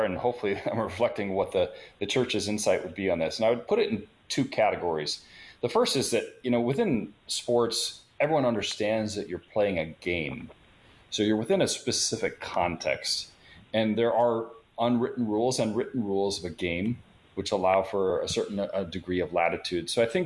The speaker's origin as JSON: {"language": "English", "region": "Iowa", "country": "United States", "tie": "born or raised there", "said": "I grew up in Iowa. How could I not know who Caitlin Clark is? She is the state hero of Iowa right now."}